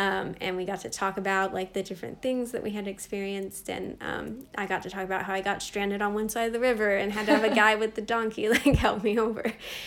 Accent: Florida, United States; she was living in my hometown, my small, very white hometown in Florida.

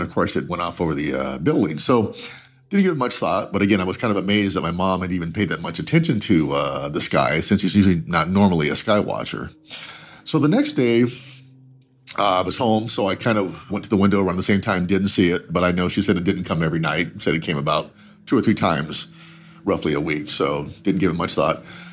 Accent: Redlands, California, United States; now in Los Angeles, United States; I live in L.A., and of course, I grew up in Redlands.

